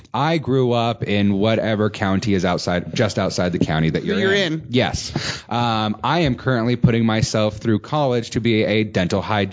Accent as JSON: {"language": "English", "town": "Redmond", "region": "Oregon", "country": "United States", "tie": "born or raised there", "said": "I grew up in Redmond, lived in Bend. Central Oregon is pretty much where I'm from."}